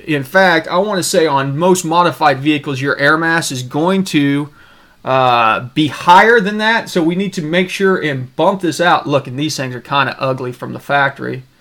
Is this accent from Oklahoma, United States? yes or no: yes; Oklahoma, United States; Yeah, PCT, I'm from Oklahoma, so there's plenty of people down there that says meth is just one of the greatest things.